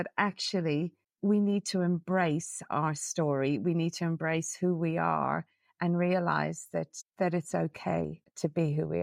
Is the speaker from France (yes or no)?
no; Ireland; And the problem is I'm Irish and Irish people love a good story.